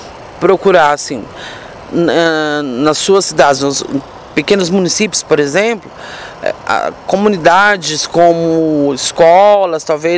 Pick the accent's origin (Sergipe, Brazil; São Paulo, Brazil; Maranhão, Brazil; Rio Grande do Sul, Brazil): São Paulo, Brazil; Campinas; Eu tenho 49 anos, eu sou de Campinas, estado de São Paulo.